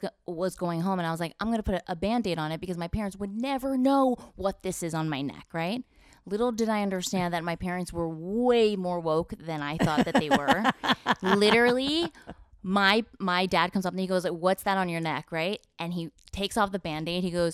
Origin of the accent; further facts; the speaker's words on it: New Jersey, United States; I grew up very Korean, conservative, Christian household. I grew up in Northern New Jersey, just right across the George Washington Bridge.